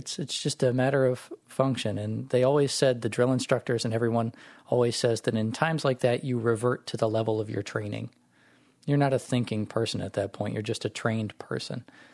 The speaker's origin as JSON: {"language": "English", "town": "Jackson", "region": "Michigan", "country": "United States", "tie": "born or raised there", "said": "I was born and raised in the Jackson area. I actually went to Alma College in Alma, Michigan for 2 years, 2000 and 2001."}